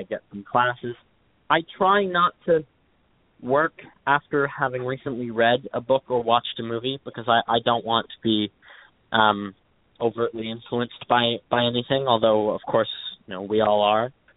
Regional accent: Toronto, Ontario, Canada; I'm from Toronto, Canada. I'm 19 years old.

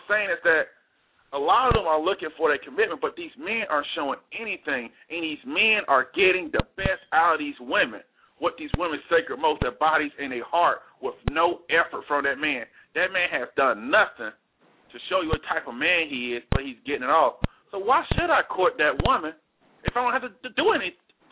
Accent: the South, United States; mind you, I'm from the South, so we got these values for the most part

